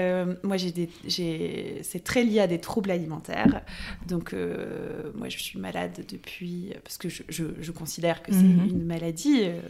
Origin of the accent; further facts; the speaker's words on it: Lille, Hauts-de-France, France; moved away as an adult; now in Paris, France; j'étais à Paris, j'ai quitté Lille, je me suis retrouvée toute seule en appartement